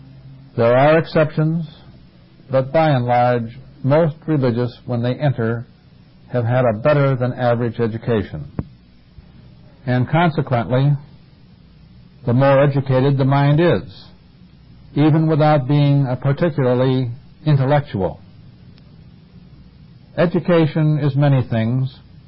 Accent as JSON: {"language": "English", "town": "Cleveland", "region": "Ohio", "country": "United States", "tie": "born or raised there", "said": "I was in an airport, a stopover in Cleveland, my hometown."}